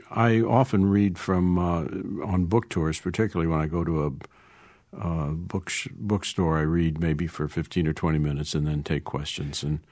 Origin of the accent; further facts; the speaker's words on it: Kansas City, Missouri, United States; I'm born and bred in Kansas City, went to high school in Kansas City, and actually going back there after I visit St. Louis. I still have family there.